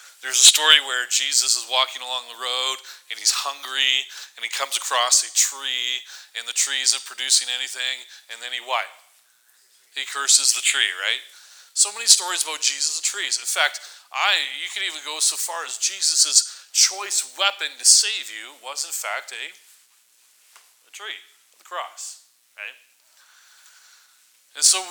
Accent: Vancouver, British Columbia, Canada; But I grew up in Vancouver, and I grew up around trees.

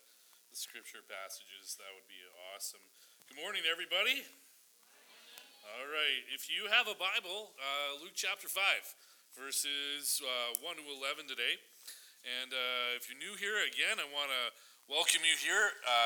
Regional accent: Vancouver, British Columbia, Canada; I'm from Vancouver.

